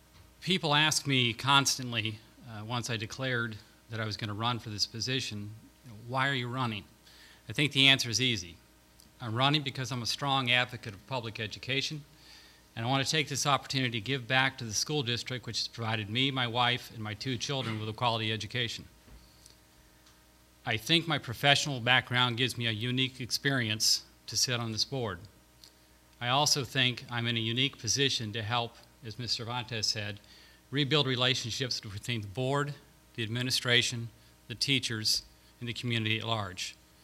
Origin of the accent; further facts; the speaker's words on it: Galesburg, Illinois, United States; I grew up here in Galesburg, and I'm a graduate of Galesburg High School.